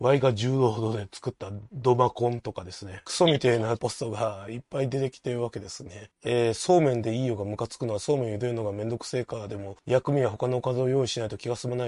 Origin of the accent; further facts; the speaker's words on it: Nara, Japan; 奈良出身だからね。宮そうめんの里なんで、